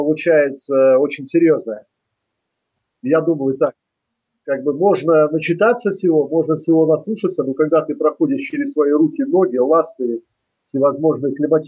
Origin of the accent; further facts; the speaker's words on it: Kamchatka Krai, Russia; я сам с Камчатки